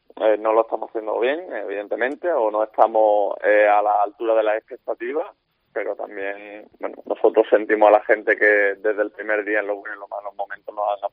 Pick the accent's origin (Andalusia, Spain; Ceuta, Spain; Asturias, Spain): Andalusia, Spain; Málaga; Sí, yo como malagueño